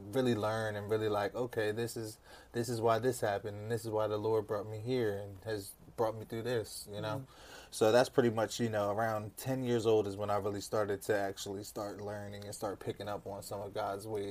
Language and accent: English; Wilmington, Delaware, United States; Okay, well, first, I'm from Wilmington, Delaware.